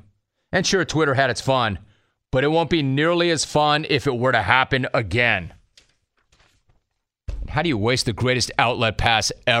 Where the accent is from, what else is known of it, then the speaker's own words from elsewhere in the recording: Sacramento, California, United States; dude, I'm from Sacramento.